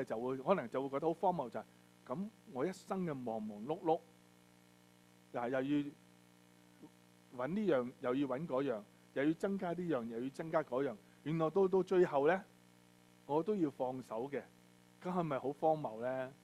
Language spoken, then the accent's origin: Cantonese; China; 係所以其實係可能並唔係好似我哋中國人講話人死如燈滅咁啦嚇。